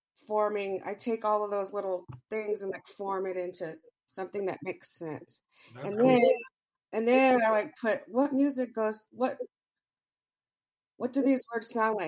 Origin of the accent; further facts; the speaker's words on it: Phoenix, Arizona, United States; So I grew up in Phoenix, and it was super hot.